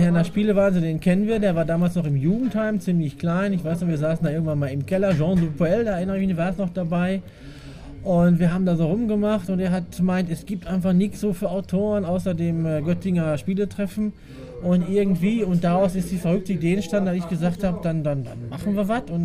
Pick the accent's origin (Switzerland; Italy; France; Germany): Switzerland; Aber als Schweizer mit Frankenstärke geht's noch.